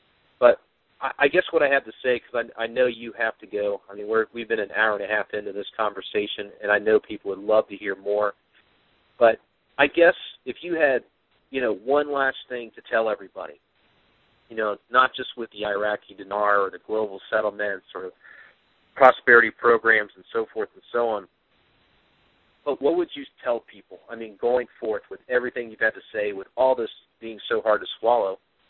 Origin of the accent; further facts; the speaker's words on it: United States; I mean, we are American citizens. We are a proud nation.